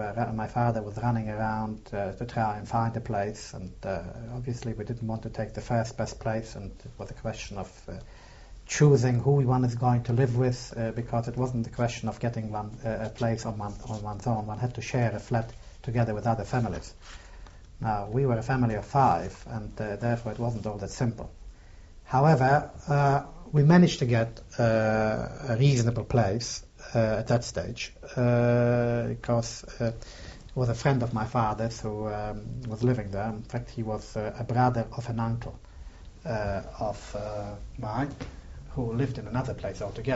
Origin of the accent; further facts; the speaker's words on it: Piotrków Trybunalski, Łódź Voivodeship, Poland; It so happens that my hometown, that is Piotrków Trybunalski, was the first ghetto in Poland.